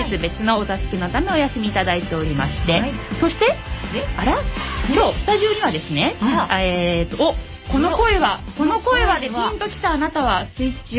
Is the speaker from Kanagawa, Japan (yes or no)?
yes; Kawasaki, Kanagawa, Japan; 本日の番組メインパーソナリティは私、川崎生まれ川崎育ち、自称夢見ヶ崎動物公園専属アイドル株のリーダー、